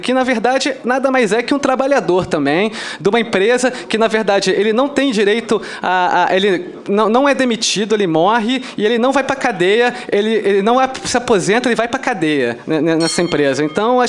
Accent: Rio de Janeiro, Brazil; Eu sou do Rio de Janeiro. Já ouvi muitas histórias terríveis lá.

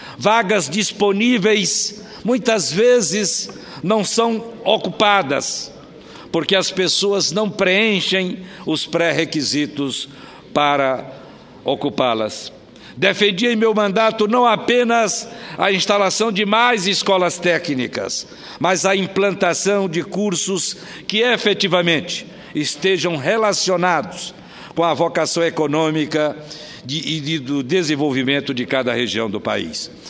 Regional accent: Nova Iorque, Maranhão, Brazil; also born or lived in Uruçuí; Eu, de registro, sou da cidade de Nova York, no Maranhão. De coração, eu sou de Uruçuí, no Piauí

